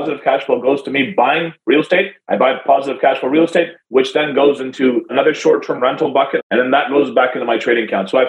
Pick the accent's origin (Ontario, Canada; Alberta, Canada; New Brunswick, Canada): Ontario, Canada; Toronto; I grew up here in Toronto, Canada. My parents were immigrants. We had no money growing up.